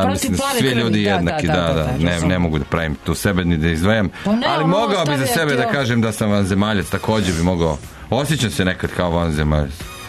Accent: Rakovica, Belgrade, Serbia; rođena sam u ovom u Rakovici. Odrasla sam i nikla u Rakovici.

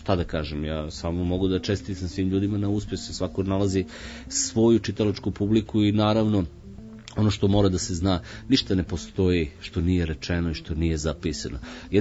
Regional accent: Serbia; kod nas u Srbiji to je ustaljeno pravilo, hleb i meso.

